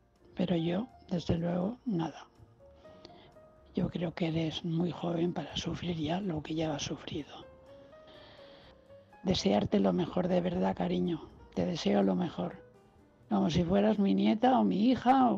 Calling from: Valencia, Valencian Community, Spain; de Valencia.

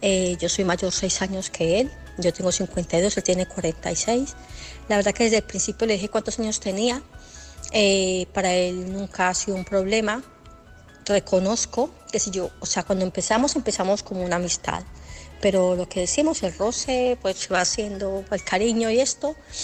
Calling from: Barcelona, Catalonia, Spain; de Barcelona.

